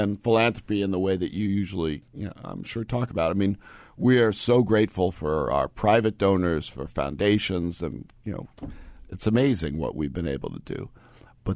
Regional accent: New York City, New York, United States; So I grew up in Washington Heights, Inwood.

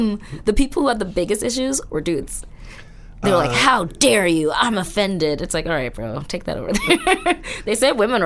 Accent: New York, United States; I'm a woman, I'm emotional, I'm Black, I'm from New York, I'm a therapist.

